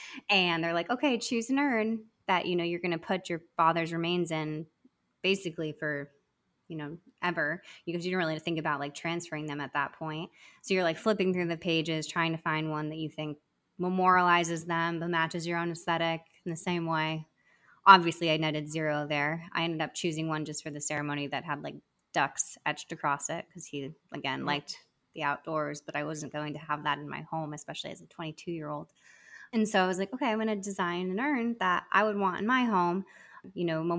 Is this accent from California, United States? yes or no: no; Arizona, United States; now in New York, United States; No, I'm originally from Arizona, and that was actually where I started Welkin to begin with. But then I moved out to New York.